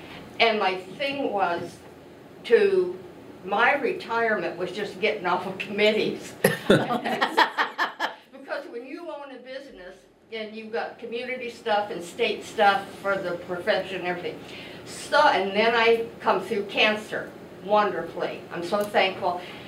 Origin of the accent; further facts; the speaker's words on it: Harrisburg, United States; But I grew up in Harrisburg, been here for over 50 years.